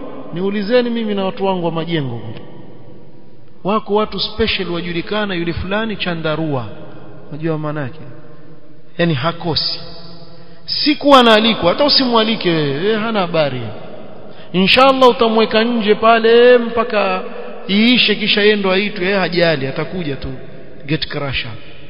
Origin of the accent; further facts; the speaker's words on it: Hadhramaut, Yemen; Mimi mbedui. Kule kwetu, kule kwa mabedui kule.